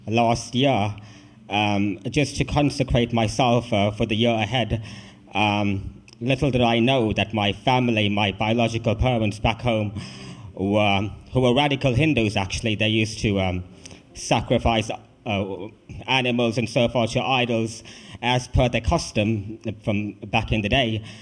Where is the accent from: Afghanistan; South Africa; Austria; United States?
South Africa; I'm a South African that looks like an Indian but speaks the Queen's English.